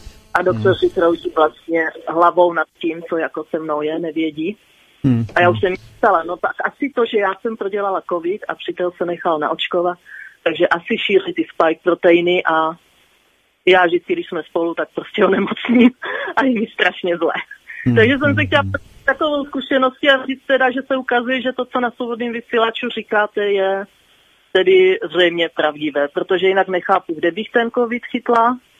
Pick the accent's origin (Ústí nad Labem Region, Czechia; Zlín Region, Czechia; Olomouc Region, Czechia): Olomouc Region, Czechia; Prostějov; now in Prague, Czechia; já jsem původem z Prostějova, ale vlastně teď jezdím mezi Prostějovem a Prahou, teď mám bydliště v Praze, ale tak občas jezdím na Moravu, takže vlastně jakoby cestuji mezi Prahou a Prostějovem